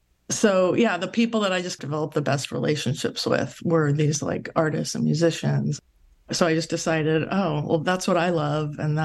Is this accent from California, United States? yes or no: yes; San Pedro, California, United States; I grew up in San Pedro, California in the 70s and 80s.